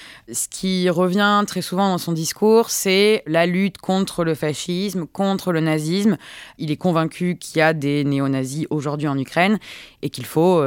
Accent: France; moi, me surprend en tant que Français

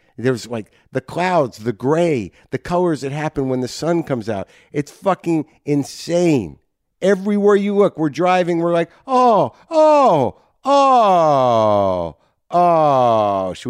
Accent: United States; And I don't know if that's me being an American and not very polite.

